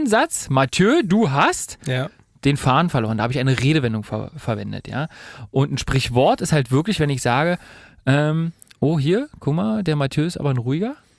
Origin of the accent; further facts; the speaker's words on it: Germany; Und Deutschland mein Heimatland.